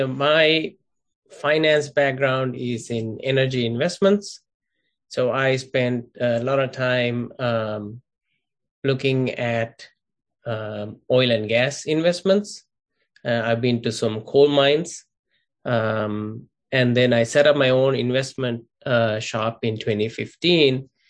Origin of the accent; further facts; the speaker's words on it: Sri Lanka; I grew up in Sri Lanka where energy access and energy reliability is not as strong.